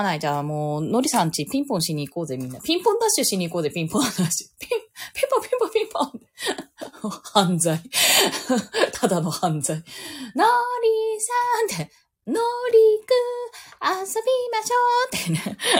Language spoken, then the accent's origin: Japanese; Saitama, Japan; also born or lived in Tokyo; 逆に私埼玉県民だよね